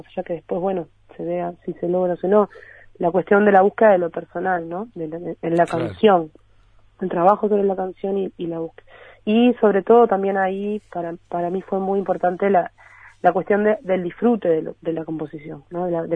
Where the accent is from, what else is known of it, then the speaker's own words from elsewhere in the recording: Ciudad de la Costa, Canelones, Uruguay; born there; Yo nací en Ciudad de la Costa, y cuando todavía no se llamaba así